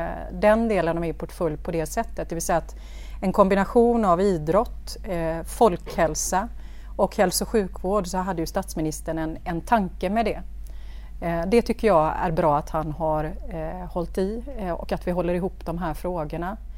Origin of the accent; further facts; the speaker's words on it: Gothenburg, Västra Götaland County, Sweden; Jag är ju göteborgare, uppväxt i Bergsjön.